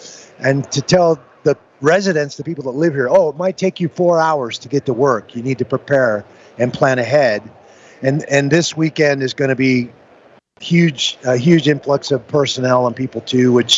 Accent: Seattle, Washington, United States; I grew up in Seattle, right.

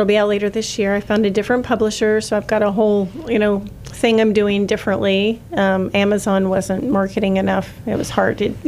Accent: Kansas, United States; And I'm from Kansas, so I'm Midwest also.

